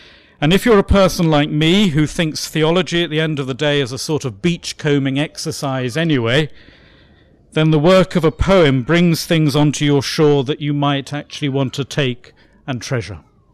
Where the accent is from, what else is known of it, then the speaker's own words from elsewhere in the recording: West Midlands, United Kingdom; I'm originally from Shropshire, and I was brought up as a child by my grandparents.